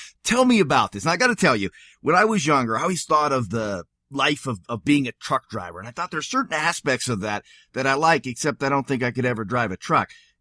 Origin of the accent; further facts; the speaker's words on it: Seattle, Washington, United States; of course I grew up in Seattle, and it was just so sad to see what had been such a hub.